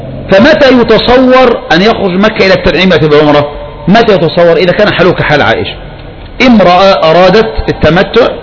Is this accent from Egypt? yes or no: yes; Egypt; لكن احنا بقى يعني كمصريين